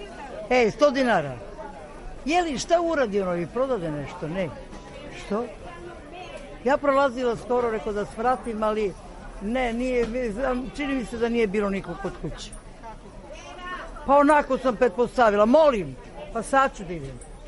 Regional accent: Višnjica, Belgrade, Serbia; živim u Višnjici, da. Pa ceo život rođena sam u Višnjici, živim u Višnjici, radim u Višnjici, eto to je sve. Za sada je selo, grad još nije. To je kao, kako bi ti rekla, predgrađe.

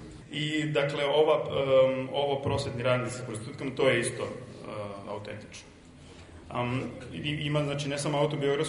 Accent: Vladimirci, Šumadija and Western Serbia, Serbia; Ja sam stvarno iz Vladimiraca.

